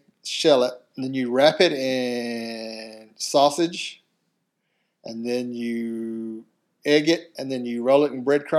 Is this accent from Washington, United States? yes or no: no; South Carolina, United States; When I moved to the city 20 years ago, I was shocked at the reception I got from men. I grew up in South Carolina, where masculinity bled in the water supply.